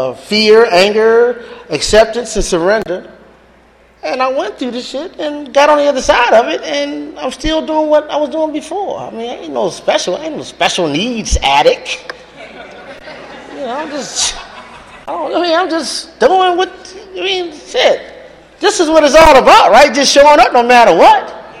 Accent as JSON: {"language": "English", "town": "Baltimore", "region": "Maryland", "country": "United States", "said": "Look, I'm from Baltimore. My mom and daddy, old school, they live in a very segregated area."}